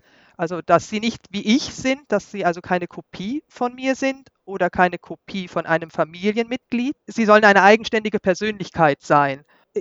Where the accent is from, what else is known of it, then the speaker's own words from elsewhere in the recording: Sprockhövel, North Rhine-Westphalia, Germany; also born or lived in Wuppertal / Celle; now in Switzerland; ich bin ja in Wuppertal geboren, in Sprockhövel aufgewachsen. Und dann ging ja dann hinterher schon die Reiserei